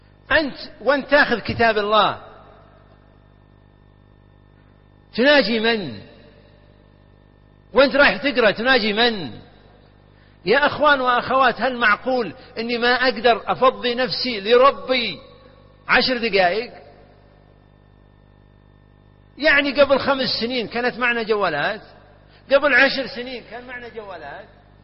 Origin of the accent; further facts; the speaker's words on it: Najd, Saudi Arabia; وهي للأسف موجودة عندنا في نجد لكن ما أدري عنها في بعض المدن